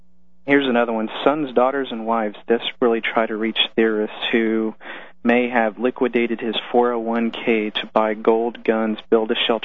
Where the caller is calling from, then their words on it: Oklahoma, United States; Oklahoma.